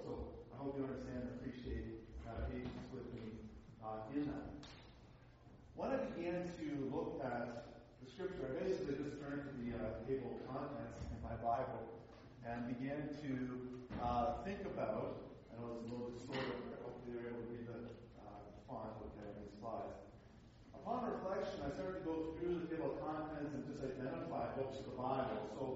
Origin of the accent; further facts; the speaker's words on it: Prince Edward Island, Canada; also born or lived in Nova Scotia; I grew up on the East Coast of Canada, born in Nova Scotia, and lived most of my formative years in Prince Edward Island.